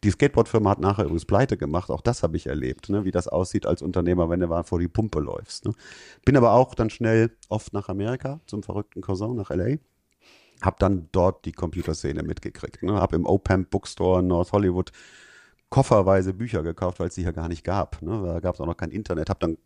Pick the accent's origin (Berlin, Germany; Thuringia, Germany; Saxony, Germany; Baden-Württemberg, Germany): Saxony, Germany; Pegau; also born or lived in Leipzig; ich bin in der DDR geboren, in Leipzig, hinter der Mauer. Und habe in einer kleinen Stadt im Süden von Leipzig, in Pegau, meine ersten 10 Jahre verbracht.